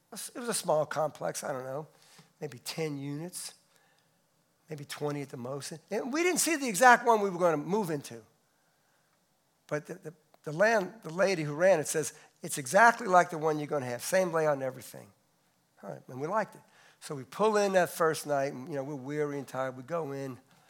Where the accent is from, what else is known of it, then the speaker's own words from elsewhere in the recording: New Orleans, Louisiana, United States; now in Dallas, United States; So we were leaving our home, our family, our friends we grew up with in the New Orleans area. We were living in Metairie at the time to move to Dallas, Texas.